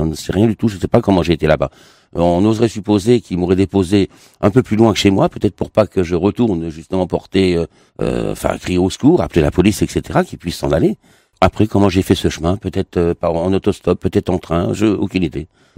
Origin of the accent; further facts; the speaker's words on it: Grand Est, France; accent: Lorraine; mon accent qui est plus lorrain que celui que parigot